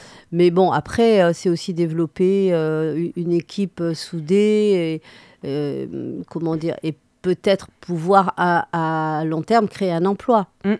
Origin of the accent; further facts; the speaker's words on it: Algeria; born there; moi, j'ai un lien avec le Cambodge, j'ai un lien avec la Sicile, j'ai un lien avec l'Afrique du Nord parce que je suis née en Algérie.